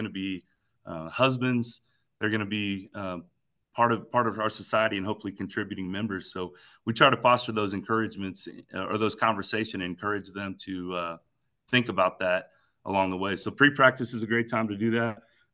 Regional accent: Illinois, United States; I'm from Illinois originally, coached some junior high in Illinois, moved to Kansas because my wife is from here

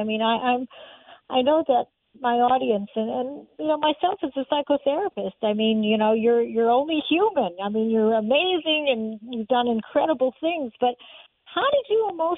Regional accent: Canada; I'm Canadian, Orthodox Canadian

